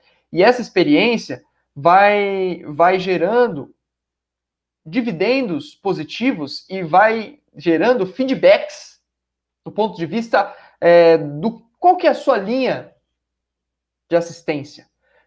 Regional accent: Ribeirão Preto, São Paulo, Brazil; como dizem lá em Ribeirão Preto, de onde eu sou, né?

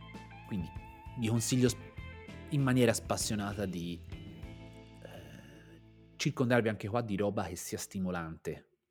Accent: Tuscany, Italy; Io aprivo un workshop anni fa dicendo che, essendo toscano, qualche parolaccia scappa

